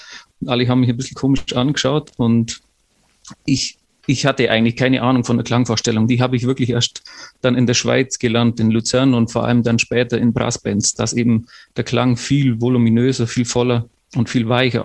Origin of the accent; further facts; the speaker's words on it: Bavaria, Germany; now in Switzerland; vom Unterallgäu, wo ich aufgewachsen bin, war das keine 3 Stunden